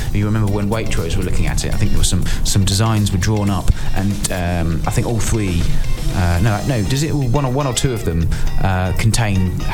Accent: South East England, United Kingdom; this was when I was growing up in Kent.

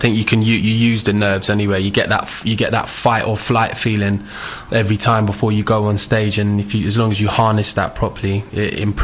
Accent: Stevenage, East of England, United Kingdom; that was just basically filmed in my hometown of Stevenage.

